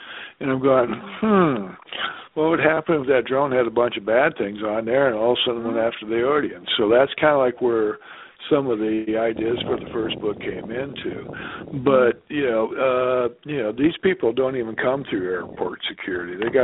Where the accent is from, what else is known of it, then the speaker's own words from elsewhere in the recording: Midwest, United States; Well, number one, since I'm from the Midwest, I went back a couple of years ago to see a cousin of mine that had cancer